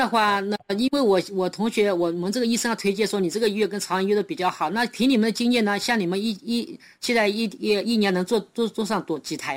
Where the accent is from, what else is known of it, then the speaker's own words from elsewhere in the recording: Zhejiang, China; 对呀，中国国籍啊，浙江人，我是浙江的